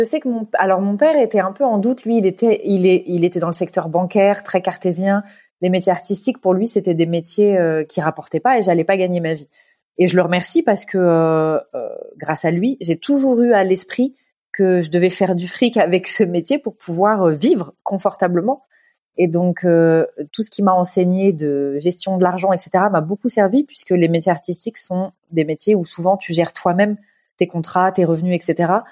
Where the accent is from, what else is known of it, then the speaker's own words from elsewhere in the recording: Normandy, France; born there; Je suis née en Normandie, dans la Manche. Où j'ai vécu mes 3 premières années en pleine campagne.